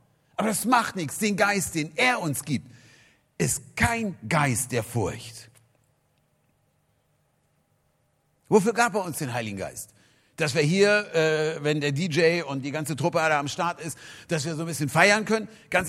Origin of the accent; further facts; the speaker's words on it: Hanover, Lower Saxony, Germany; ich war 21 Jahre, ich komme aus Hannover, unglaublich aktiv